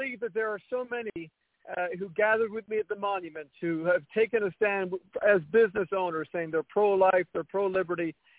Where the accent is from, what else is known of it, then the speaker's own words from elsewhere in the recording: Ireland; growing up in Ireland